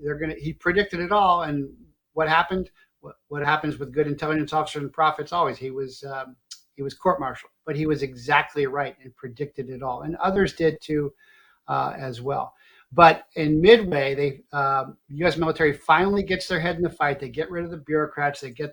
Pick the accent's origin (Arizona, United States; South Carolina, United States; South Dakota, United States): Arizona, United States; And I'm like, well, I'm from Arizona. I want to go to the USS Arizona.